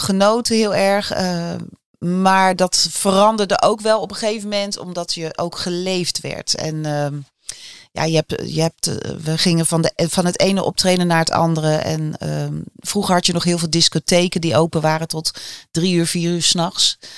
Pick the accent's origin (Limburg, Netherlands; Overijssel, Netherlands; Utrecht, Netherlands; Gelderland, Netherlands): Limburg, Netherlands; also born or lived in Scheveningen / North Brabant; Ik ben geboren in Scheveningen, Leidschendam, toen naar Brabant en toen naar Limburg.